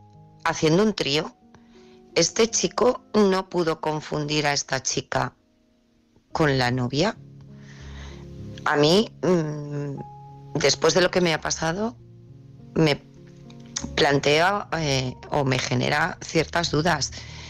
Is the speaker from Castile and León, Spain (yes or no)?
no; Valencia, Valencian Community, Spain; de Valencia